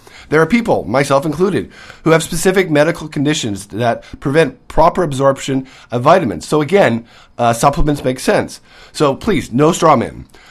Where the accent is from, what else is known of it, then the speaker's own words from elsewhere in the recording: Canada; as a Canadian.